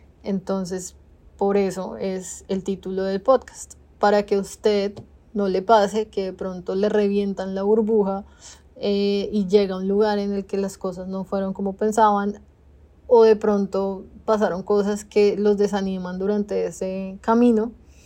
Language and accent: Spanish; Bogotá, Colombia; moved away as an adult; now in Canada; Soy colombiana, de Bogotá específicamente. Tengo 33 años y hace 2 años casi, en septiembre se cumplen los 2 años, vine a vivir a Canadá con mi señor esposo.